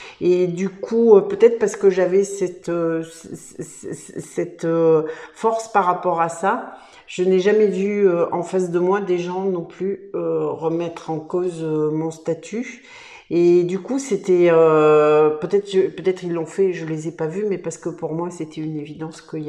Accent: Limoux, Occitanie, France; also born or lived in Paris; Je suis née à Limoux, j'ai vécu, j'ai fait mes études primaires et secondaires à Limoux.

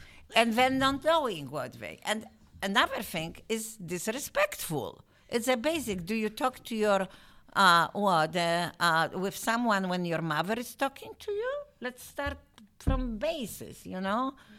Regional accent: Strasbourg, Grand Est, France; English is a second language; I am from Strasbourg, as I said yesterday.

